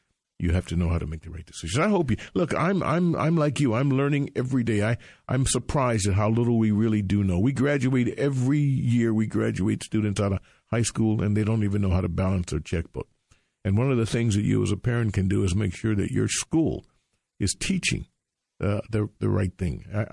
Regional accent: Detroit, Michigan, United States; growing up in Detroit, we used to say, how goes the auto industry, so goes the U.S. economy.

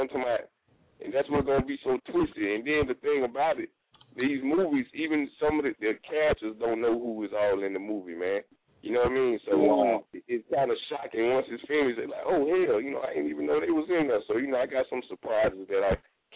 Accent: Augusta, Georgia, United States; I'm from the bottom of Augusta, East Augusta, man.

